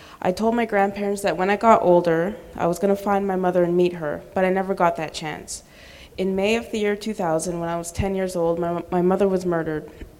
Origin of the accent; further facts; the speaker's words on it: Toronto, Ontario, Canada; born there; I'm 26 years old, and I was born in Toronto.